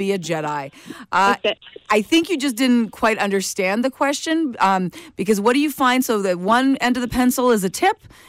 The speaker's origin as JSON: {"language": "English", "region": "Ontario", "country": "Canada", "lives_now": "British Columbia, Canada", "said": "I don't notice a lot of difference between, say, Ontario and here in BC. I've lived in both. I'm from Ontario. I live in BC."}